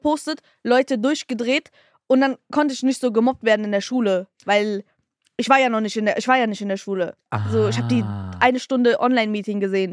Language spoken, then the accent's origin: German; Hesse, Germany; bei uns in Hessen